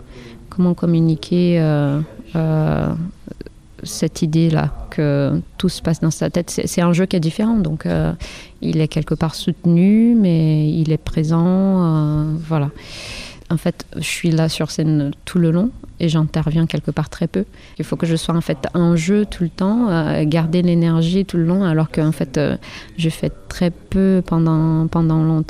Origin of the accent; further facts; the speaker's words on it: Brazil; Et moi, donc, en tant que Brésilienne